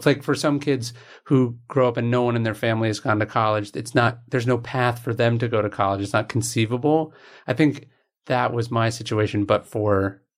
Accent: California, United States; Yeah, I grew up in right outside Sacramento.

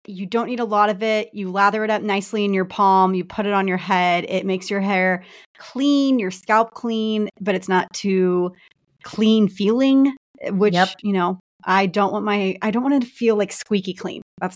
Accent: Texas, United States; Growing up in Texas, hell on earth half the time.

